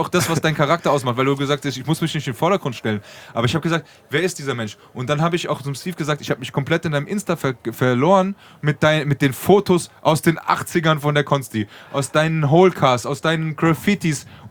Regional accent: Frankfurt, Hesse, Germany; ich bin ein geborener Frankfurter.

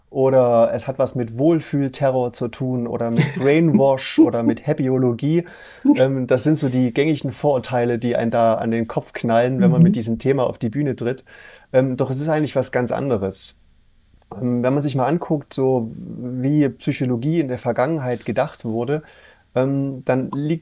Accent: Dresden, Saxony, Germany; Ich komme aus Dresden, ich lebe da.

